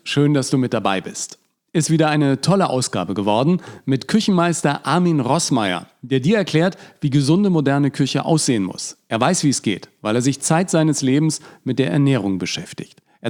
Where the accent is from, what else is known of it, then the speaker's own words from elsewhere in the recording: Bavaria, Germany; Wir kommen beide aus Franken